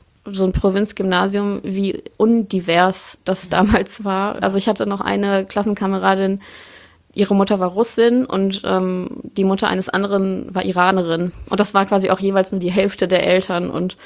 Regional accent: Poland; now in Germany; Also von Polen nach Deutschland und dann von Miel nach Sinzenich und von Sinzenich nach Bleibür.

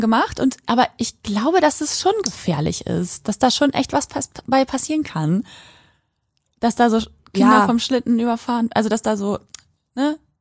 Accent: Quakenbrück, Lower Saxony, Germany; in Quakenbrück, da wo ich aufgewachsen bin, da gibt's auch einen Rodelberg und bei uns ist auch super platt.

